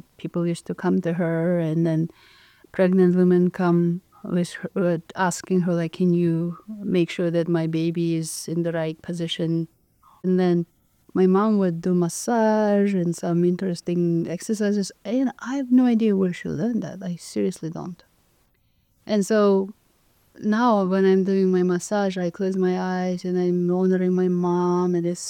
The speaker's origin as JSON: {"language": "English", "country": "Kyrgyzstan", "tie": "born or raised there", "said": "my parents were really non-sportive because, you know, I grew up in Kyrgyzstan, which is kind of, interestingly enough, sport wasn't part of it."}